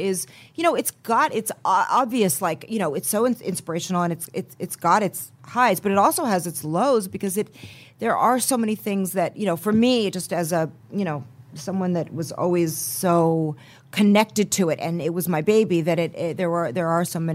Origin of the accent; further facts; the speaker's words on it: Van Nuys, California, United States; also born or lived in Sherman Oaks; I would say no, I was born in Sherman Oaks, but then I realized, okay, well, I was, but. I'm from Van Nuys